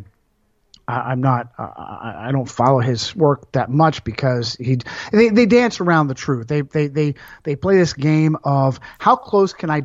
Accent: Northeast, United States; I'm fourth generation Italian immigrant, born and raised in America, in the Northeast.

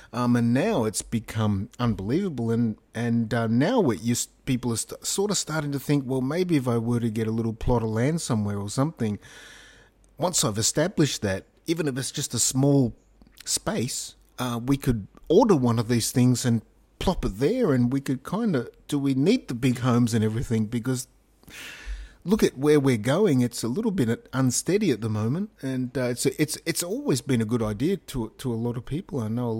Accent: New South Wales, Australia; growing up in Australia, I grew up on the northern beaches here now

